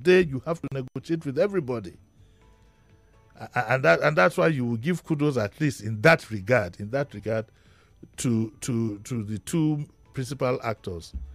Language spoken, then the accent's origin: English; Yaba, Lagos, Nigeria; When I was growing up in Yaba, you had everybody, you know, from the east, from the north